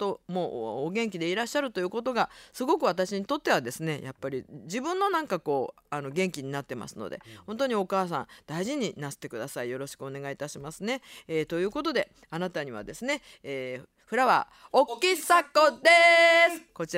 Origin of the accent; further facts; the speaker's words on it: Tokai, Japan; 我が地元東海地区にも